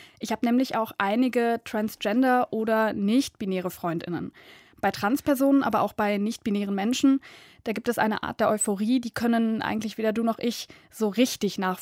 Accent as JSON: {"language": "German", "town": "Düsseldorf", "region": "North Rhine-Westphalia", "country": "Germany", "said": "Ich komme aus Düsseldorf"}